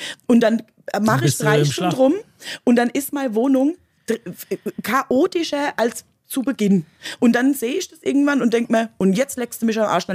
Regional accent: Mömlingen, Bavaria, Germany; born there; Also, gebürtig aus Mömmlingen. Das ist mir eigentlich auch wichtig.

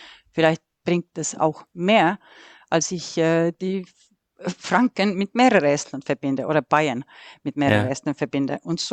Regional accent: Estonia; German is a second language; Ja, als gebürtige Este. Ich hatte immer in meinem Herz den Wunsch, schon für mein Land etwas zurückzugeben.

